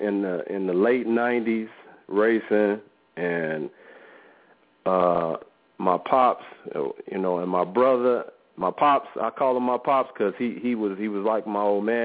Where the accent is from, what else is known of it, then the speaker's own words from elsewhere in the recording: Chicago, Illinois, United States; Chicago first and foremost, because I'm from Chicago and I'm in Chicago.